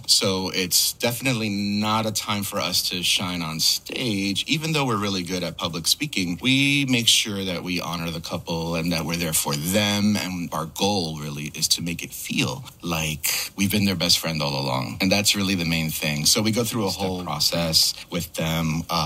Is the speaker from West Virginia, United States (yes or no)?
no; New York City, New York, United States; I grew up in New York City. I'm a total New Yorker.